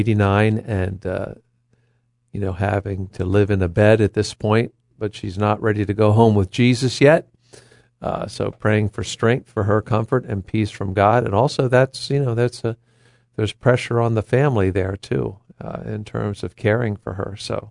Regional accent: Baltimore, Maryland, United States; Yeah, well, I mean, I'm from Baltimore, so I remember the one year that the Baltimore Bullets played the Milwaukee Bucks.

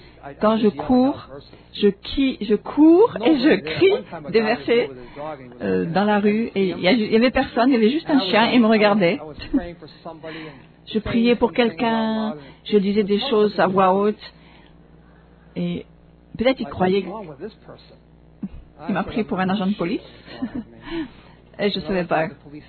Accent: New England, United States; French is a second language; Et moi, je viens de la New England, là où il y a tellement de neige en avril.

